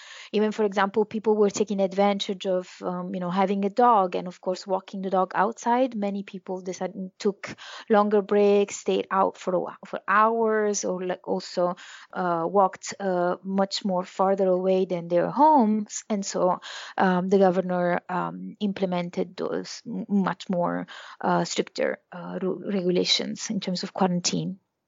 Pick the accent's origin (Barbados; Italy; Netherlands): Italy; I'm a visiting fellow at the Center for United States and Europe at Brookings, and I come from Italy.